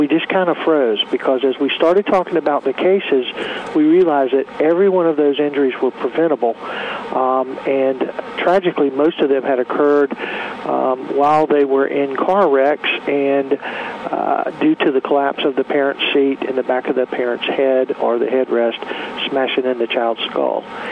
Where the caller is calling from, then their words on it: Savannah, Georgia, United States; I'm in Savannah, Georgia.